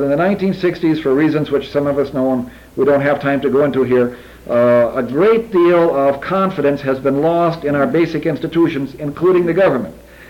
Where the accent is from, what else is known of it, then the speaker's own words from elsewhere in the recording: Minnesota, United States; I'm from Minnesota, but we see this in many other states.